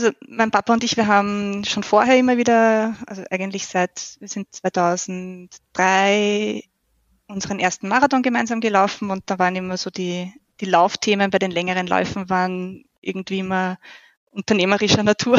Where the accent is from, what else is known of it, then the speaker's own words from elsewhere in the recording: St. Pölten, Lower Austria, Austria; St. Pölten in meinem Büro im schönen Österreich. Für alle, die nicht so genau wissen, wo St. Pölten liegt, 40 Kilometer westlich von Wien und die Landeshauptstadt von Niederösterreich und mein Heimatort seit ein paar Jahren. Okay. Eigentlich schon seit immer.